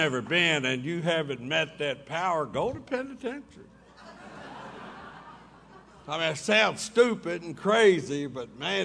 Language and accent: English; Kentucky, United States; born there; I was born in Kentucky, and I got sober in Kentucky.